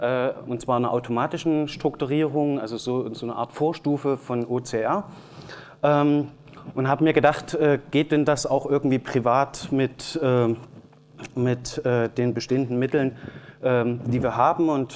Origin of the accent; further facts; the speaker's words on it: Leipzig, Saxony, Germany; Ja, ich komme aus Leipzig.